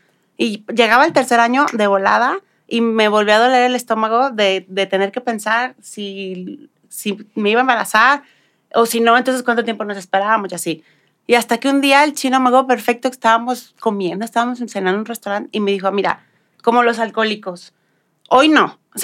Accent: Guadalajara, Jalisco, Mexico; Yo vengo de una familia grande y pues nací, crecí en Guadalajara.

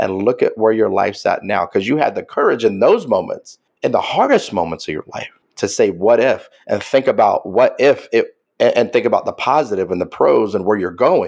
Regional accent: Kansas, United States; because I grew up in Kansas, so I like control.

